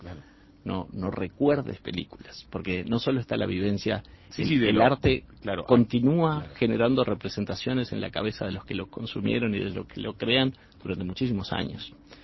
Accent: Mexico; now in Uruguay; murales muy grandes que trato de relacionar con mi infancia, que la pasé en México, donde la expresión muralística es fundamental.

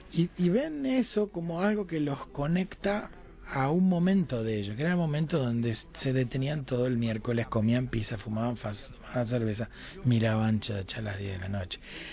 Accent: Uruguay; No me doy cuenta, tengo que hacer fuerza porque me lo dicen que sos uruguayo, ¿entendés?

